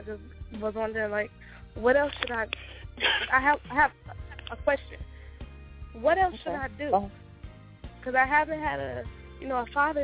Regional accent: Detroit, Michigan, United States; I'm from Detroit.

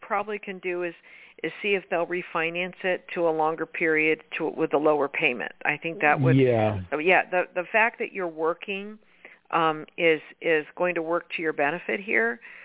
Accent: Nevada, United States; Well, that's my hometown.

